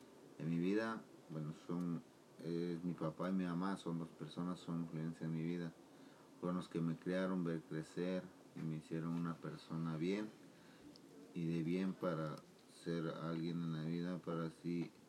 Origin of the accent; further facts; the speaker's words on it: Puebla, Mexico; moved away; nací en México, del estado de Puebla. Y yo en mi niñez fui muy feliz porque allá en México la niñez es muy diferente acá.